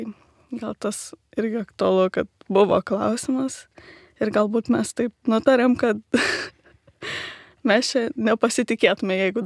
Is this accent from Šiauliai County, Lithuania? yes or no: no; Kelmė, Kaunas County, Lithuania; Nes aš iš Kauno, esu iš Kelmės, tai ten mano gimtinė ir ten buvo mano irgi gausi gan šeima.